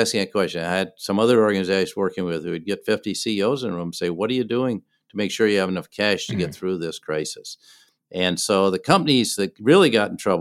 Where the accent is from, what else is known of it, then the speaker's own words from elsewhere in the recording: Minneapolis, Minnesota, United States; And then we had, in Minneapolis, my hometown, we had the killing of George Floyd by police officers.